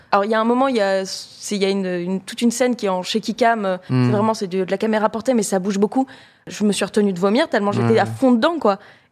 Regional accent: Cannes, Provence-Alpes-Côte d'Azur, France; Moi, je viens de Cannes

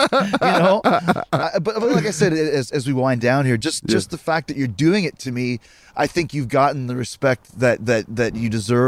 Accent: Winnipeg, Manitoba, Canada; I grew up in Winnipeg, Canada.

